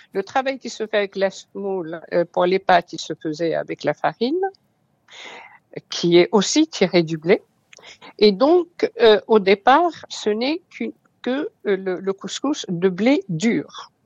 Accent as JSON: {"language": "French", "town": "Oujda", "region": "Oriental", "country": "Morocco", "tie": "born or raised there", "said": "comme ma ville natale, Oujda et la région"}